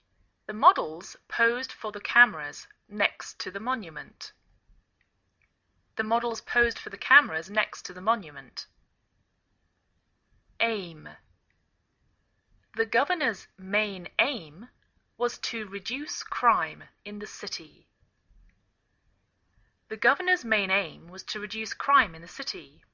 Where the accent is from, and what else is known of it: England, United Kingdom; now in United States